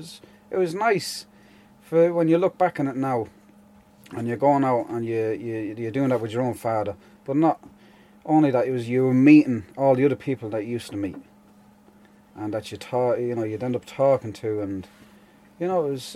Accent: Manchester, North West England, United Kingdom; born there; I was born in Manchester, in 1972.

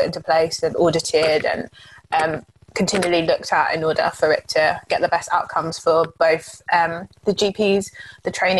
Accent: England, United Kingdom; For me, I can obviously only talk of a perspective of a black woman who was born and raised in England and trained in England.

